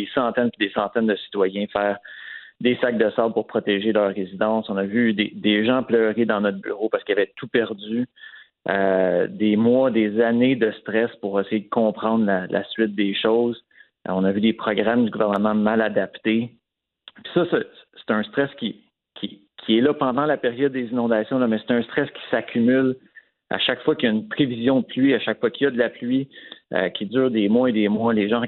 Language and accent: French; Quebec, Canada; je viens d'un village qui est en zone inondable, je viens de Couillon